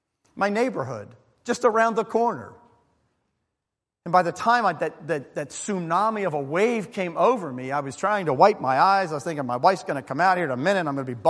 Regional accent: Baltimore, Maryland, United States; We're back in Baltimore, my hometown.

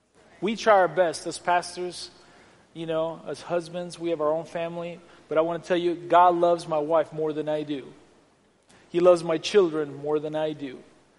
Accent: San Luis Potosí, Mexico; we grew up in Mexico, you know, my mom was the number 7th person to be baptized in the church. I remember we would meet there in the living room, you know, of the pastor's home in San Luis Potosí.

